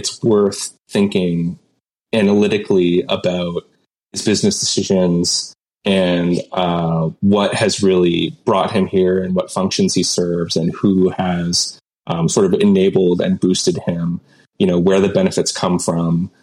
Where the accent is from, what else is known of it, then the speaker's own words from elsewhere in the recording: Canada; I'm Canadian. But we get a lot of American culture here.